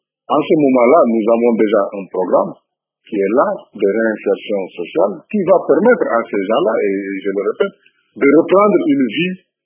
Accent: DR Congo; ici chez nous au Congo

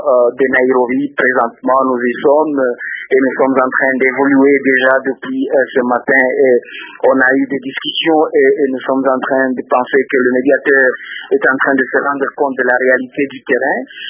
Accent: DR Congo; nous disons non, nous sommes tous des Congolais, nous sommes tous égaux devant la loi.

